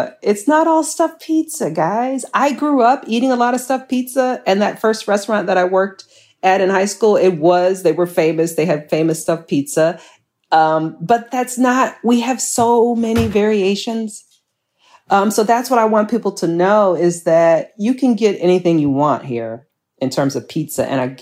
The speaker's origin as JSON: {"language": "English", "town": "Chicago", "region": "Illinois", "country": "United States", "tie": "born or raised there", "said": "born and raised here. I'm a Chicagoan through and through."}